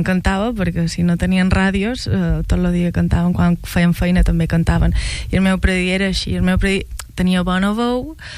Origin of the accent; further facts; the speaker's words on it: Valldemossa, Balearic Islands, Spain; a la parròquia d'on jo soc, de Vall de Mossa